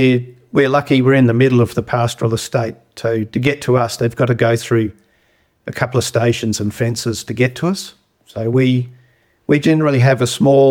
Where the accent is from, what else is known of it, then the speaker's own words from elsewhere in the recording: Alice Springs, Northern Territory, Australia; But no, I grew up in Alice.